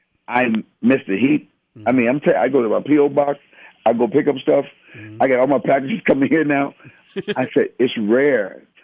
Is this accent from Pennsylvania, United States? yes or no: no; Benton Harbor, Michigan, United States; Their names always stuck out in my mind because I'm from Benton Harbor, Michigan.